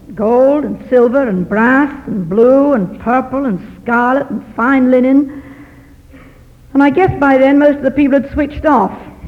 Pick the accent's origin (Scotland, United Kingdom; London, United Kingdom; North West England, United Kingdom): London, United Kingdom; accent: southern English; village in the south of it called London in England. I usually manage to start slowly so that you catch my accent